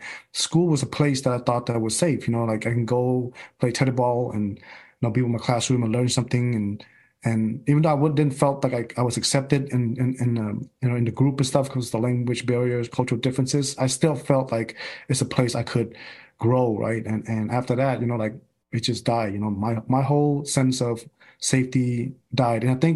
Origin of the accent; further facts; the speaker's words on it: Stockton, California, United States; I live in Stockton, I grew up in Stockton during a time that there's a lot of racism, a lot of bias.